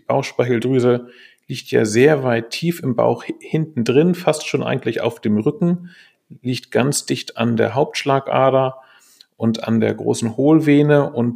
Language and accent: German; Kiel, Schleswig-Holstein, Germany; born there; also born or lived in Bochum; Ich bin gebürtiger Kieler